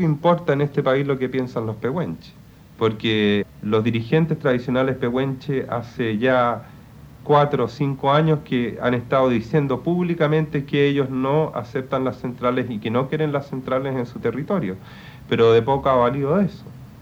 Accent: Chile; Nosotros, como ciudadanos chilenos

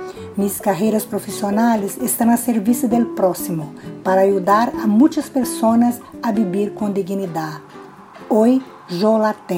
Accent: Brazil; Spanish is a second language; brasileña, tengo 54 años. Nací en un pueblo chico de Brasil. Mis padres eran pequeños agricultores, con 8 hijos.

